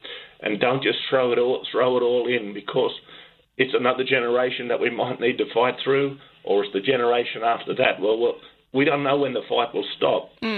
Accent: New South Wales, Australia; growing up in Western New South Wales, that's what people have told us, just get on with it.

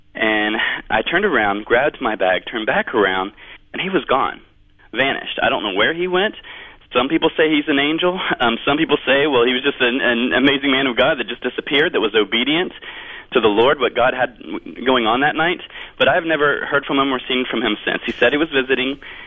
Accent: Orlando, Florida, United States; I was downtown Orlando. I'm from Orlando, Florida.

